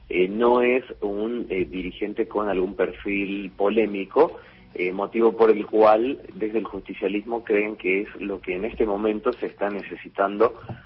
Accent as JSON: {"language": "Spanish", "town": "San Miguel de Tucumán", "region": "Tucumán", "country": "Argentina", "said": "Sí, del barrio de Villa Alem, tradicional."}